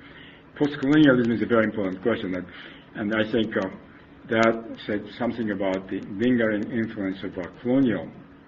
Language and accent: English; Japan; And I come from Japan. Japan is probably the toughest country to enter.